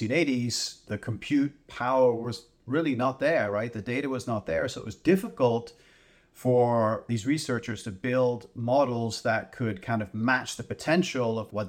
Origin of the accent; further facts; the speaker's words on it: Canada; as a Canadian, you know, these are great stories to hear